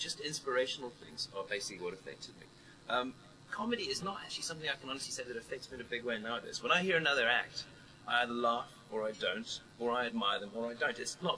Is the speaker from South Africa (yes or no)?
yes; South Africa; moved away as an adult; I grew up in South Africa. I grew up in a time when apartheid was there, where it wasn't a pleasant place to be.